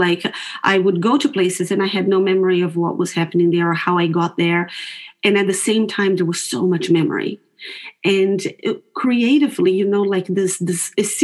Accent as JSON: {"language": "English", "country": "Brazil", "moved": "yes", "lives_now": "New Zealand", "said": "So living in New Zealand, I'm originally from Brazil, and in Brazil, I wouldn't have this financial support"}